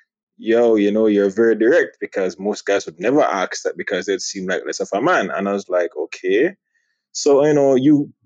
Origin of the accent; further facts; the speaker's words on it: Jamaica; I'm from Jamaica